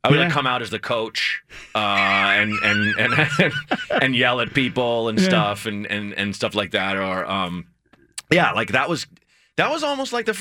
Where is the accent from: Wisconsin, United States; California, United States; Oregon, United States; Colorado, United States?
Oregon, United States; Portland; Yeah. I grew up in Northeast Portland, so I love coming home.